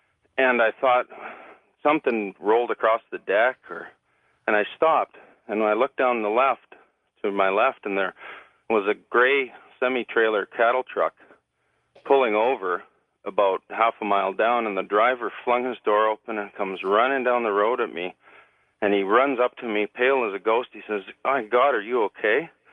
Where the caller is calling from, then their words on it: British Columbia, Canada; I'm calling from Vancouver Island in Canada.